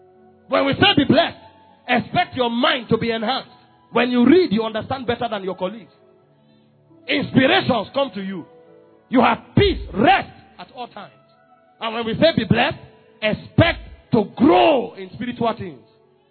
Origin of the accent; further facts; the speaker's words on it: Makurdi, Benue, Nigeria; now in Abuja, Nigeria; When we needed venue in Abuja, I came from Makurdi with my humble background.